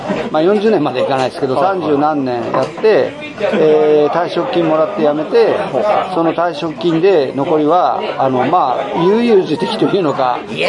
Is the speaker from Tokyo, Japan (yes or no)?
yes; Kita, Tokyo, Japan; born there; 1950年生まれ、東京の北区。